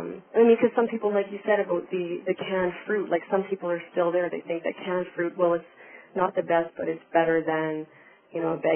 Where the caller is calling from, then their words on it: Hay River, Northwest Territories, Canada; Hi, I'm from Hay River.